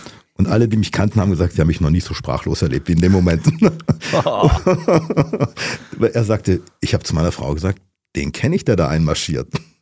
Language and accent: German; Ludwigsburg, Baden-Württemberg, Germany; weil ich komme aus dem Stuttgarter Raum, Ludwigsburg, habe dann auch in Tübingen studiert